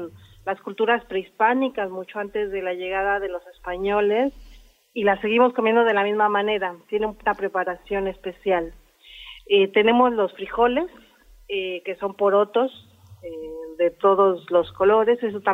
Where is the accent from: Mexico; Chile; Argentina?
Mexico; por eso nosotros, como mexicanos, desarrollamos este sabor y saberes sobre los picantes